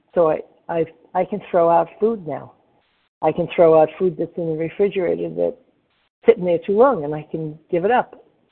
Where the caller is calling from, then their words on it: Florida, United States; and I'm calling from Florida.